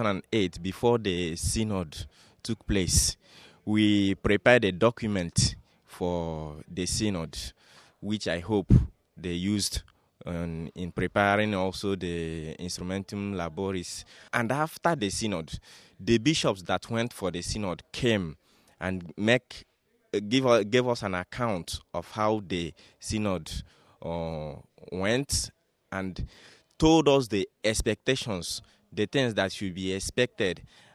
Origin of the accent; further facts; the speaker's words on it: Aba, Abia, Nigeria; moved away as an adult; now in Benin; I'm a Nigerian from the Catholic Diocese of Aba